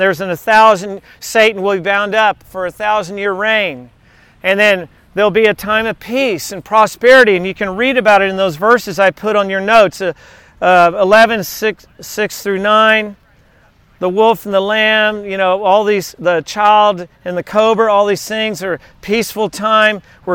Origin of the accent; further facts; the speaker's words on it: Texas, United States; For me, it was growing up in South Texas and taking tennis lessons in that hot South Texas sun where the heat index is like 115.